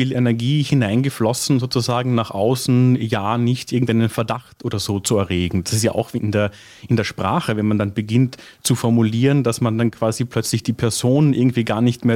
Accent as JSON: {"language": "German", "region": "Carinthia", "country": "Austria", "tie": "born or raised there", "said": "ich bin ja in Kärnten aufgewachsen, also im Süden von Österreich."}